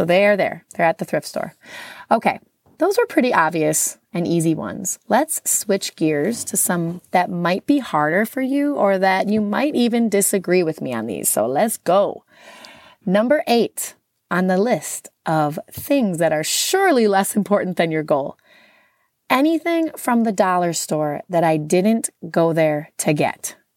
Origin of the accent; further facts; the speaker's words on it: Wisconsin, United States; I'm from Wisconsin. It's a Midwest thing.